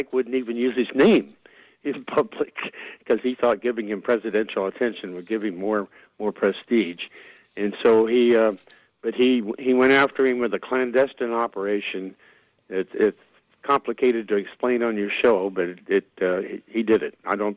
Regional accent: Manhattan, Kansas, United States; growing up in Manhattan, just down the road from Abilene in Kansas, where I grew up

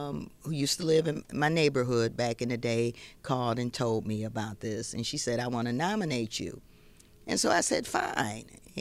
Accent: Flint, Michigan, United States; I grew up in Flint. I had a great education here. I mean, Flint was a rich city.

